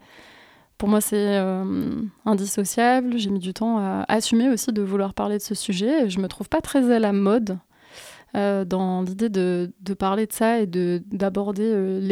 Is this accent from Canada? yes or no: no; Grenoble, Auvergne-Rhône-Alpes, France; je suis native de Grenoble, je suis née à Échirolles et ensuite j'ai grandi à Cessinet puis à Cessin.